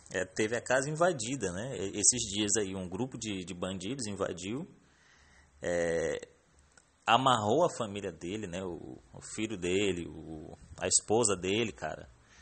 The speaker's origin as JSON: {"language": "Portuguese", "region": "Maranhão", "country": "Brazil", "tie": "born or raised there", "said": "e eu como brasileiro, né, nascido e criado no Brasil, no Maranhão"}